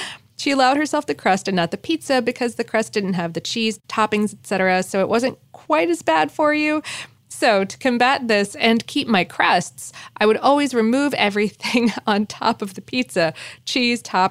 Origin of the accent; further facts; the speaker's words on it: New York, United States; I'm an Italian from New York, so pizza is sacred.